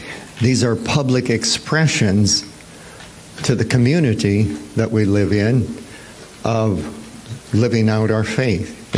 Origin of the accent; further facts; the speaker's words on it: Omaha, Nebraska, United States; But it's not the same as being in Omaha. She wouldn't let me go. And it's kind of my home state, you know.